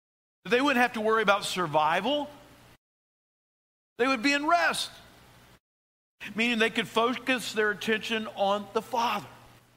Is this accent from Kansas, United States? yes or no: no; Nashville, Tennessee, United States; But we grew up in East Nashville on a shady street. We loved it.